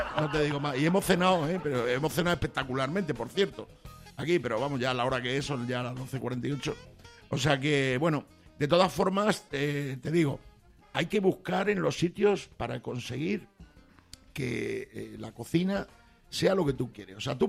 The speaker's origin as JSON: {"language": "Spanish", "region": "Extremadura", "country": "Spain", "said": "Ten en cuenta que soy extremeño."}